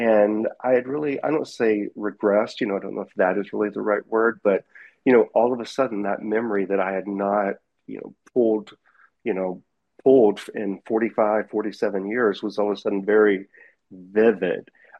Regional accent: Pensacola, Florida, United States; I'm author of Fault Line, Still Standing. I'm from Pensacola, Florida.

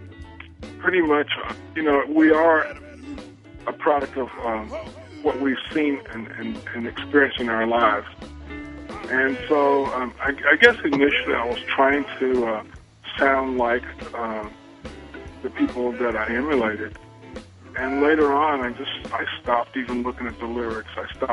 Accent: North Carolina, United States; I came from Eastern North Carolina, which is known for black gospel. It's actually ground zero, pretty much, for gospel.

